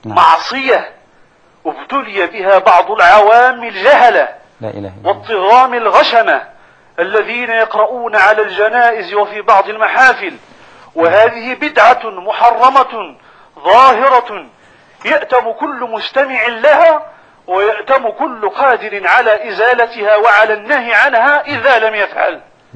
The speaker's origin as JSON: {"language": "Arabic", "country": "Morocco", "said": "بلادنا المغرب"}